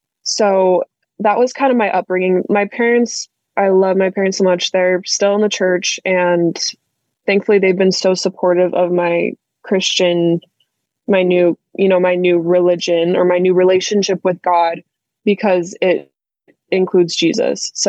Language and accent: English; Utah, United States; So I grew up in Utah, which is predominantly, it's very, very Mormon